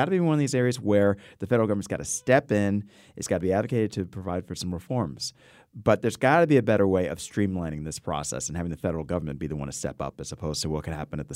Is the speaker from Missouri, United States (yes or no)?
no; New Haven, Connecticut, United States; You know, and I'm coming from New Haven, which is obviously a sanctuary city.